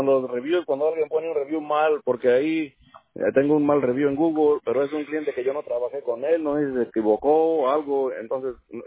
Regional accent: Guanajuato, Mexico; Somos allá de Guanajuato.

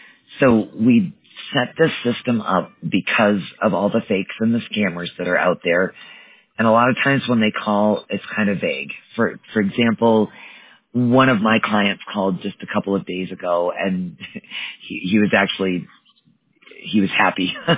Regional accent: Wisconsin, United States; now in Colorado, United States; Live in Colorado, but I was born and raised in Wisconsin, and my husband in North Dakota.

